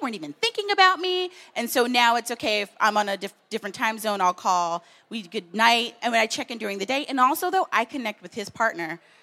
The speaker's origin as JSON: {"language": "English", "region": "the South", "country": "United States", "tie": "born or raised there", "said": "I grew up in the South, I feel you."}